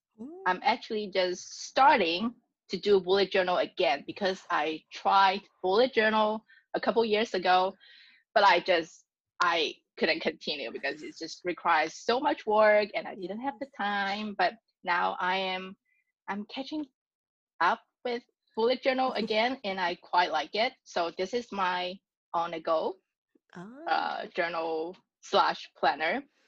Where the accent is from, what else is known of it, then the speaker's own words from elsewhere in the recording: China; English is a second language; moved away as an adult; now in Canada; You can find me on Instagram and YouTube … And I'm from China. I was born and raised in China and I came to Canada 10 years ago.